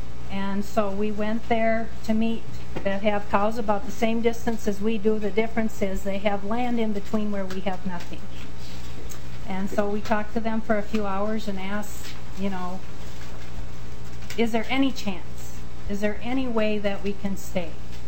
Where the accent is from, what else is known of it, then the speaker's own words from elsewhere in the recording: Minnesota, United States; from Sibley County, and my husband back there is the redhead, Dale, and we run a dairy and crop farm.